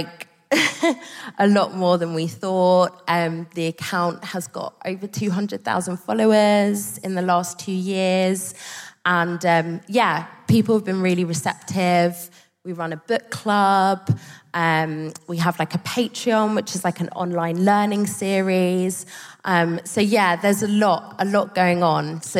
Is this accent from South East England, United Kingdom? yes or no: yes; Margate, South East England, United Kingdom; And we grew up in Margate, so these are my ends. and we grew up in an area that looked like this audience.